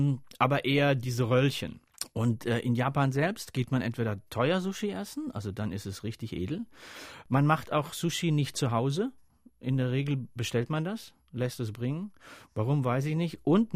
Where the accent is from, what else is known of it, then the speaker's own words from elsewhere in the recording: Nünschweiler, Rhineland-Palatinate, Germany; also born or lived in Thaleischweiler-Fröschen; Ich bin in Talfröschen geboren. Der Ort hieß Talfröschen. Ich bin in Nünschweiler aufgewachsen. Das waren Orte, die hatten so alle zwischen 500 und 1000 Einwohner.